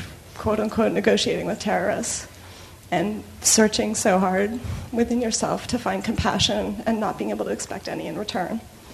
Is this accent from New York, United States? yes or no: yes; New York, United States; So I grew up 20 miles outside New York City.